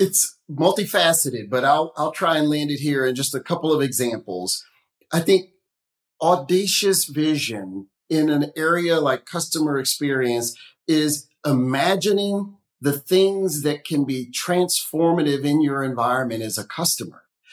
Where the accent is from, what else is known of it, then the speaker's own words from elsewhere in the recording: the Carolinas, United States; growing up in the Carolinas, my grandparents kind of connecting with them meant getting in the car and driving over to their house